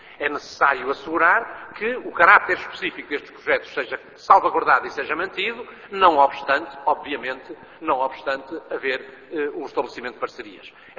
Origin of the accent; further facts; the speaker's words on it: Portugal; enquanto falantes do português e enquanto portugueses falantes do português